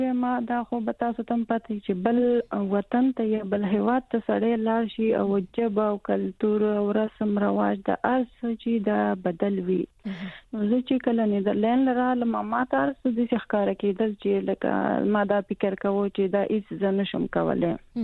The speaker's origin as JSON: {"language": "Pashto", "region": "Khyber Pakhtunkhwa", "country": "Pakistan", "tie": "born or raised there", "also_born_or_lived": "Karachi", "moved": "as an adult", "lives_now": "Netherlands", "said": "او زه په باجوړ کې پیدا شوم او تعلیم خو زما دومره تعلیم نشته دی. ما په باجوړ کې د شپږم پورې سبق ویلې دی"}